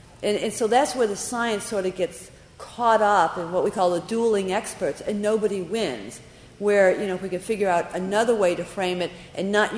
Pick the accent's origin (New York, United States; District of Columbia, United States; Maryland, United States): District of Columbia, United States; Washington; because I'm from Washington, where the anthrax thing is a big deal.